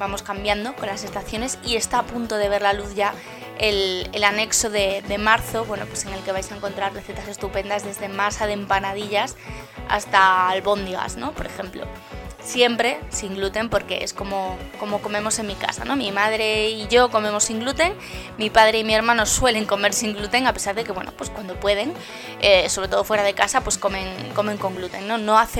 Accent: Asturias, Spain; somos asturianas y hay un montón de platos de la tradición asturiana en gastronomía

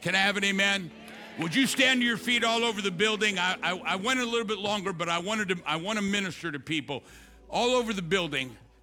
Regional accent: St. Louis, Missouri, United States; I'm from the hood. I'm from South St. Louis.

